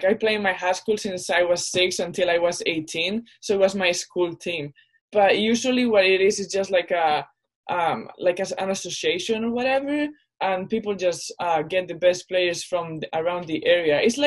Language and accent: English; Spain; English is a second language; now in Orono, United States; Well, I come from, it's not a huge city, but it's definitely bigger than Orono. It's a town in the north of Spain, right on top of Portugal.